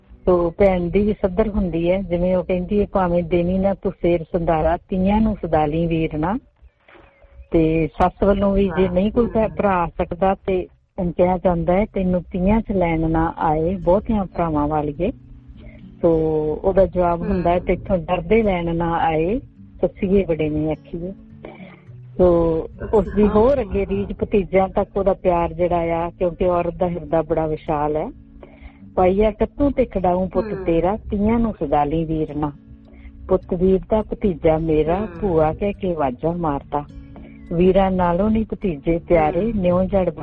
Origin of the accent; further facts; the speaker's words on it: Chandigarh, India; ਤੇ ਬੇਟੀ ਮੈਂ ਚੰਡੀਗੜ੍ਹ ਤੋਂ ਆਈ ਹੋਈ ਹਾਂ